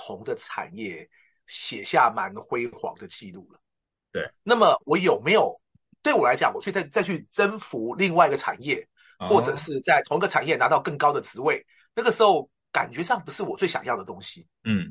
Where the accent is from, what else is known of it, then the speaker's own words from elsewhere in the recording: Taiwan; 那我觉得我们台湾人有很多人比我更好的人才啊